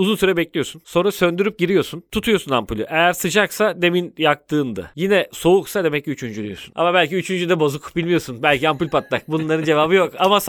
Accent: Bayburt, Turkey; Dedim ben Bayburtluyuz biz dedim.

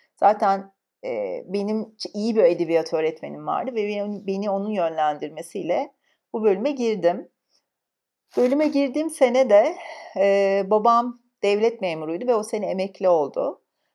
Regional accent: İzmir, Turkey; moved away as an adult; also born or lived in Antalya; now in Istanbul, Turkey; biz İzmir'de. Ben İstanbul'a 4 sene önce taşındım. Hep İzmir'de yaşadım yani orada büyüdüm. Antalya'da doğdum kaza eseri ama kaza derken yani erken doğum. Sonra hep İzmir'de yaşadım. Her neyse İzmir'den İstanbul'a geldim

